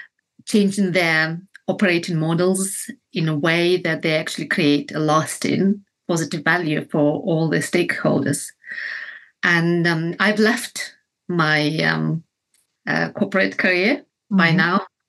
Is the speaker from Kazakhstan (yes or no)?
yes; Kazakhstan; now in London, United Kingdom; Originally I'm from Kazakhstan, and I have been living in London since 2006.